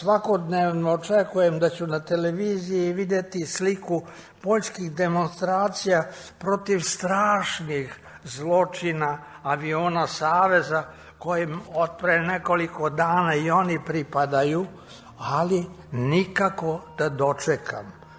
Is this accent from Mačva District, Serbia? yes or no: no; Ćuprija, Pomoravlje District, Serbia; jer sam u mom rodnom gradu Ćupriji, u ne baš maloj češkoj koloniji oko fabrike šećera, 37. završio prvi pripremni razred osnovne škole i služio se češkim jezikom